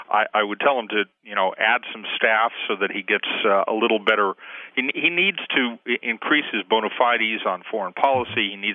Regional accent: California, United States; You got to remember, I'm a Californian. I watched Ronald Reagan do this.

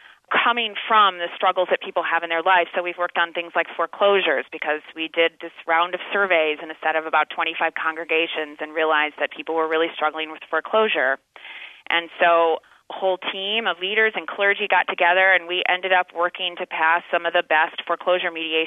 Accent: Iowa, United States; I'm actually originally from Iowa. I'm an Iowa girl, and I have been a Midwesterner my whole life.

